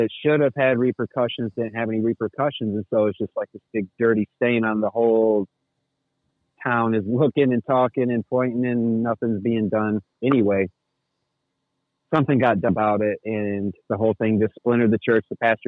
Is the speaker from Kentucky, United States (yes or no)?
yes; Hopkinsville, Kentucky, United States; I grew up in a fairly decent-sized town called Hopkinsville in Kentucky.